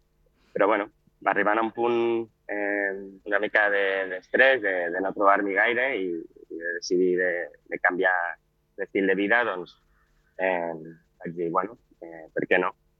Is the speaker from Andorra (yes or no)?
yes; Andorra; vaig néixer a Andorra, he crescut allà tota la vida i bueno, fa una cosa de 3 anys, doncs, tenia una feina fixa en una empresa allà a Andorra